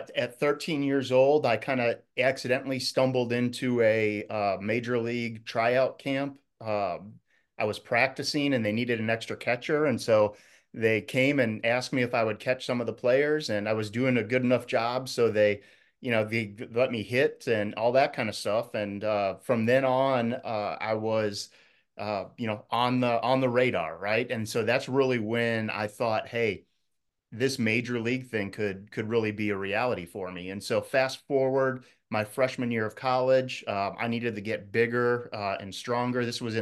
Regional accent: Wisconsin, United States; Yeah, I went to Cardinal Stritch, which it's in Milwaukee, Wisconsin. So I grew up in Wisconsin, and I didn't even know that the school existed

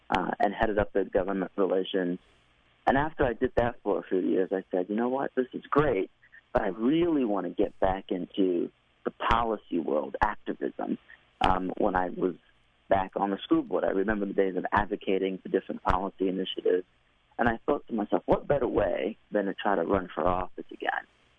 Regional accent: Middletown, New York, United States; I was elected to a board of education where I grew up in Middletown, New York, in Orange County.

